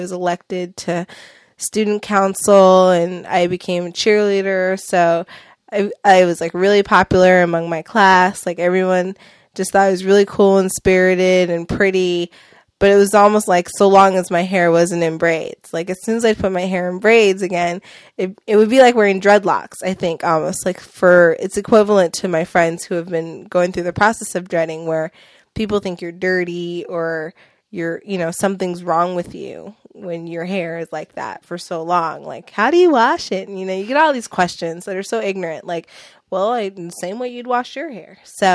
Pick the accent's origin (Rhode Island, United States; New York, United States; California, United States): California, United States; Willits; also born or lived in Bay Area; And I grew up in the Bay Area until I was 9 years old. Then I moved up north to Willits, where I attended Bechtel Grove Middle School in the fourth grade